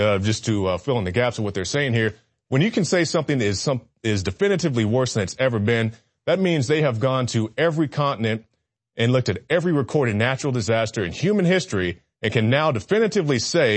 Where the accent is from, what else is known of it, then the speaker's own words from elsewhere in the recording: Tulsa, Oklahoma, United States; we saw the officer in my hometown of Tulsa, Oklahoma